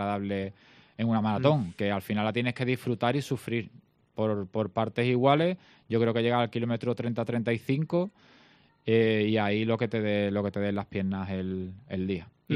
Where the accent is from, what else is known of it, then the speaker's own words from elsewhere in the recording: Cádiz, Andalusia, Spain; para los que somos de Cádiz